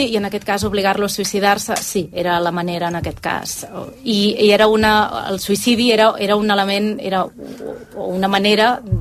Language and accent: Catalan; La Garriga, Catalonia, Spain; also born or lived in Granollers; Soc de la Garriga.